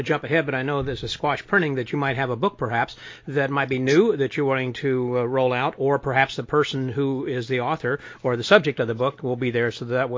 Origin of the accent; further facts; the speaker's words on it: Illinois, United States; I'm from Southern Illinois, and I remember seeing a lot of auctions at farms and homes out in the country